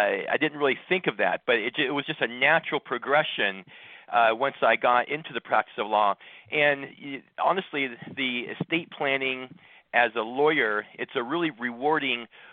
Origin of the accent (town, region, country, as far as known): Scottsdale, Arizona, United States; born or raised there; also born or lived in Northern California